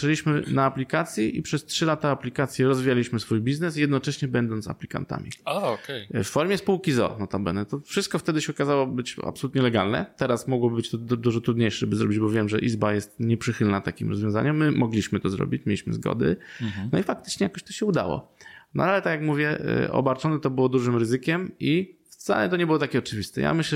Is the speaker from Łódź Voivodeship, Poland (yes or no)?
yes; Łódź, Łódź Voivodeship, Poland; Urodziłem się w Łodzi i tutaj mam już tyle związków z tym miastem